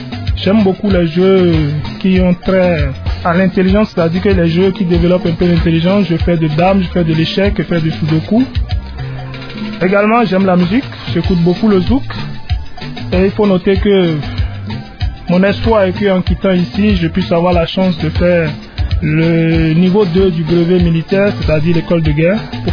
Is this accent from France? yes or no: no; Benin; je suis de la République du Bénin, je suis officier supérieur de l'armée béninoise